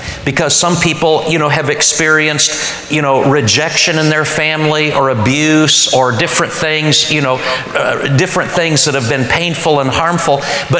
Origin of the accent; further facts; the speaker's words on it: Oklahoma, United States; I'm from Oklahoma. You know where I'm from, it's like Mayberry compared to here.